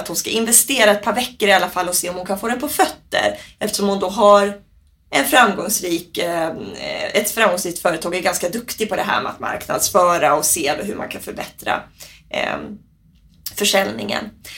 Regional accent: Sweden; Jag är otroligt svensk. Men jag upptäckte till exempel att jag har spanska rötter.

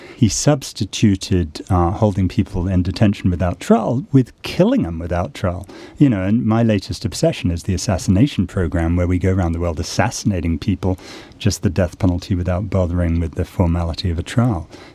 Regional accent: United States; By the way, I'm an American and I didn't vote for him.

